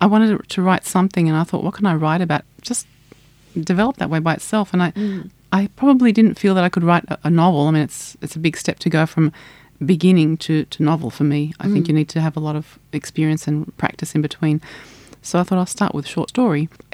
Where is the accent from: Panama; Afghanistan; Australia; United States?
Australia; Sydney, New South Wales; Born in Sydney. I grew up in Sydney. My parents came over from Greece as immigrants